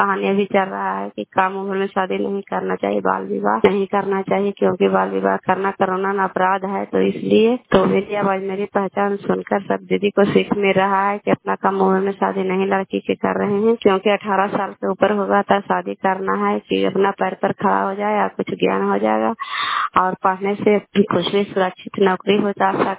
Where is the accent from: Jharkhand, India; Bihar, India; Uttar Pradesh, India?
Bihar, India; Kalyanpur; घर कल्याणपुर वाली, मेरसी पंचायत प्रखंड चंदी, जिला नालंदा का निवासी हूँ।